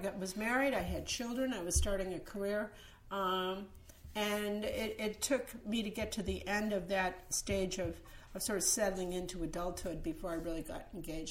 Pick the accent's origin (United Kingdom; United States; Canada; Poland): United States; Massachusetts; I grew up in Massachusetts.